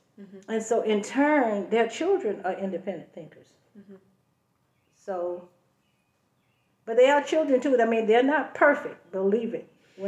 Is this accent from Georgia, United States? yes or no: yes; Atlanta, Georgia, United States; Born and raised in Atlanta, Georgia. I grew up in Greater Homes Housing Project